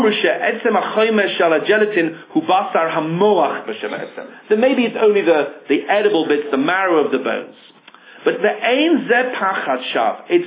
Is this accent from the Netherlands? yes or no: no; England, United Kingdom; Maybe just because I'm English, I'm interested in these things.